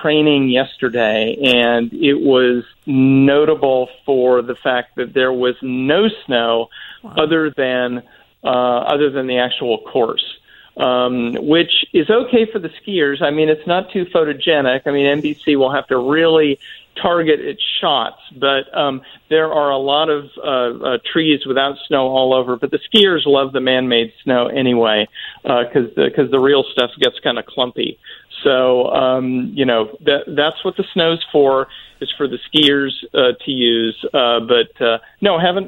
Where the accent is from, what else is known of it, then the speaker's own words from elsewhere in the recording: Pacific Northwest, United States; now in Philadelphia, United States; I should add that I'm not from Philadelphia, from the Pacific Northwest.